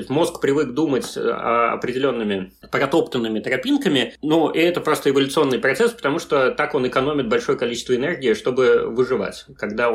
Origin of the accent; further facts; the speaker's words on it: Russia; я сказал, что я из России